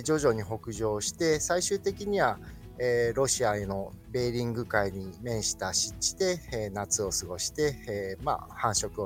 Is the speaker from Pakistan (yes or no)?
yes; Pakistan; also born or lived in Nairobi, Kenya; 海外で、小学校はパキスタンという国で育ちました。